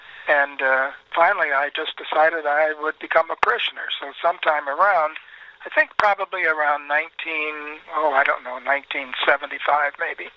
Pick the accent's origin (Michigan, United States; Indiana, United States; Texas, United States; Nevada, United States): Indiana, United States; Fort Wayne; also born or lived in Kokomo / Marion; Well, I was actually raised in Marion and then in Fort Wayne. I went to high school in Fort Wayne and went to Notre Dame for college.